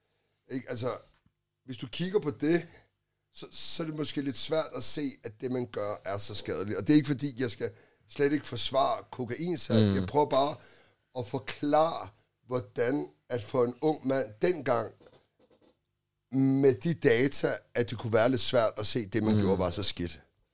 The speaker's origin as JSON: {"language": "Danish", "town": "Holbæk", "region": "Zealand", "country": "Denmark", "said": "det er, at jeg kommer fra Holbæk"}